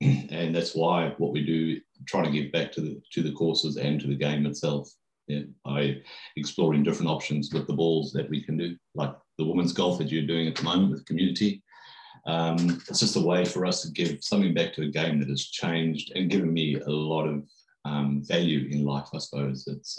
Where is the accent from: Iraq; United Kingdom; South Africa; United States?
South Africa; Growing up in South Africa, we had a fantastic junior arrangement over there